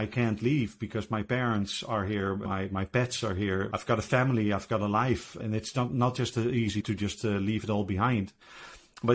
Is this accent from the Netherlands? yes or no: yes; Netherlands; I'm from the Netherlands.